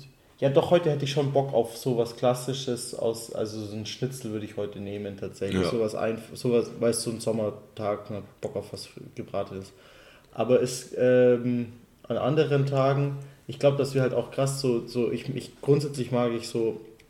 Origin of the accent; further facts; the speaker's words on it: Baden-Württemberg, Germany; also ich bin Schwabe und für mich sind diese ganzen schwäbischen Mehlspeisen.